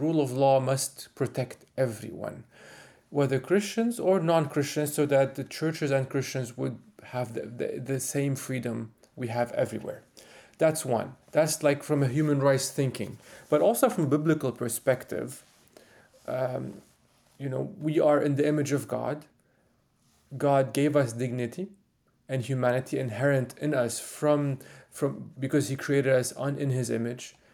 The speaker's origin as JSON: {"language": "English", "country": "Lebanon", "said": "it's part of my personal witness also when I come from Lebanon."}